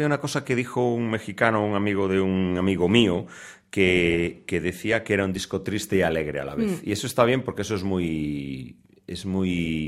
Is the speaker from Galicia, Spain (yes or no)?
yes; Tui, Galicia, Spain; Mi pueblo es Tui, sí.